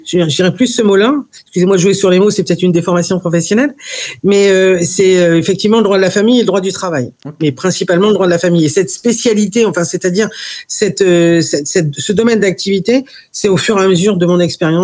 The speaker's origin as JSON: {"language": "French", "region": "Hauts-de-France", "country": "France", "said": "j'ai fait toutes mes études sur Amiens. Là-bas, je suis picarde."}